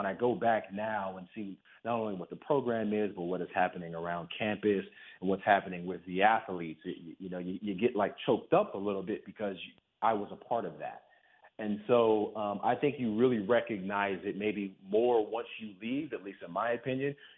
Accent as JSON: {"language": "English", "region": "Georgia", "country": "United States", "tie": "born or raised there", "said": "Growing up in Georgia, so I grew up in Georgia with like an urban background."}